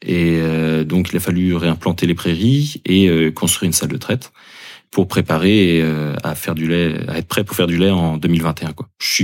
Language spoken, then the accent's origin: French; Gourin, Brittany, France; je suis originaire de Gourin, j'ai 30 ans. J'ai fait mes études à Gourin jusqu'à la seconde.